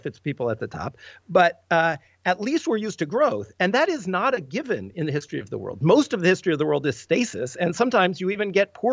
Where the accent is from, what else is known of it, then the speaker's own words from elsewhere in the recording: United States; I studied U.S. history. I grew up in the States and I never knew this story until I started learning about money.